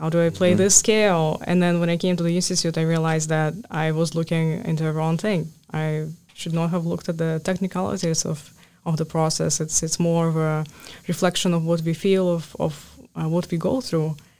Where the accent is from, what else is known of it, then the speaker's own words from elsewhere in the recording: Almaty, Kazakhstan; English is a second language; I first saw her in Almaty, actually, in my hometown.